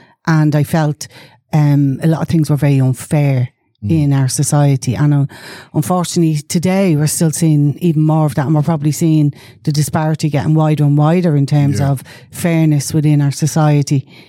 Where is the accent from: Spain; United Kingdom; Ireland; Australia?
Ireland; Artane, Leinster; I've lived in Artane most of my life, but before I've lived in Artane, I lived in lots